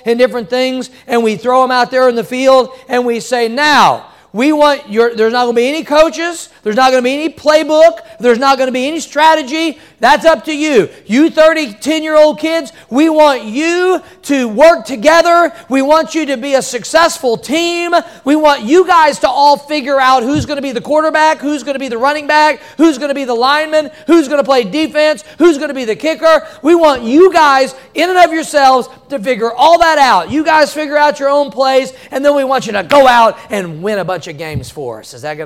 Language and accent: English; Missouri, United States; now in Florida, United States; I remember as a child growing up in Missouri, we'd have some really harsh winters and we'd have blizzards and we'd have lots of snow and ice.